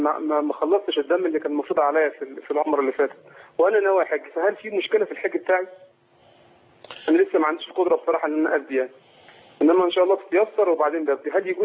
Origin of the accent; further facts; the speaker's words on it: Egypt; ان انا يعني جيت من مصر